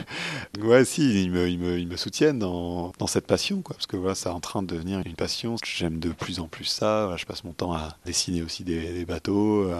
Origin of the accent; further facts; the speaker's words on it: Le Havre, Normandy, France; Moi, j'ai grandi au Havre, j'ai toujours été fasciné par la mer